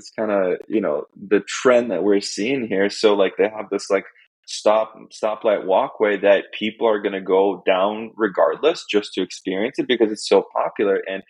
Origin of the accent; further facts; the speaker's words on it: Estonia; first language Russian; English is a second language; I'm from Estonia, but my native language is Russian.